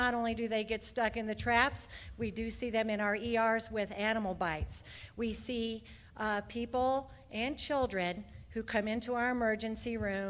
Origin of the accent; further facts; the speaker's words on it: New Mexico, United States; I am from Valencia County, and I have lived in New Mexico for many, many years. I live right by the Bosque.